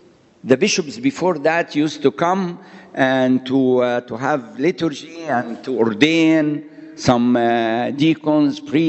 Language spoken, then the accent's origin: English; Alexandria, Alexandria Governorate, Egypt; English is a second language; I'm from Alexandria, Taman. Some of you, or most of you, know that I am an Alexandrian.